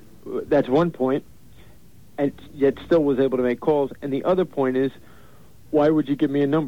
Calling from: New York, United States; Yeah, Long Island, Suffolk County.

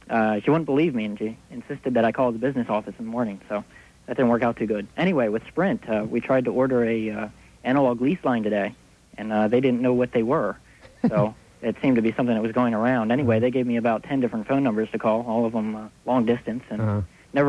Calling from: Pennsylvania, United States; I'm calling from Pennsylvania.

